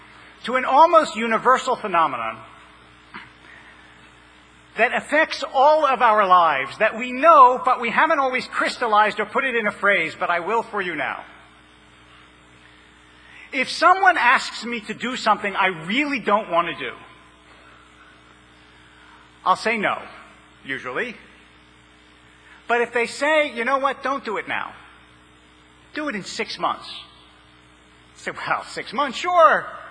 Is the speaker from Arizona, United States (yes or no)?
no; Philadelphia, Pennsylvania, United States; but I grew up in Philadelphia.